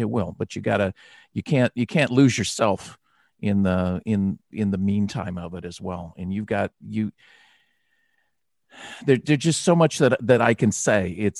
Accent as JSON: {"language": "English", "town": "San Fernando Valley", "region": "California", "country": "United States", "tie": "born or raised there", "said": "I grew up in the San Fernando Valley 100 years ago"}